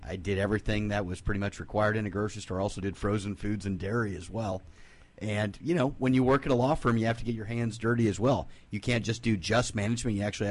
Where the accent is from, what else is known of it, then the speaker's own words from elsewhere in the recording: Lincoln, Nebraska, United States; You know, growing up in Lincoln, Nebraska, it's a state capital.